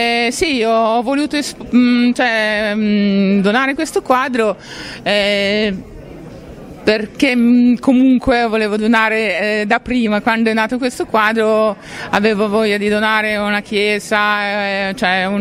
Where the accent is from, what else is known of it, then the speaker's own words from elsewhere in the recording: Uzbekistan; Italian is a second language; now in Italy; Sì, sono russa uzbeka, vengo dal Uzbekistan, quasi 20 anni che sono qua, comunque sono già italiana, vivo nelle Marche al momento.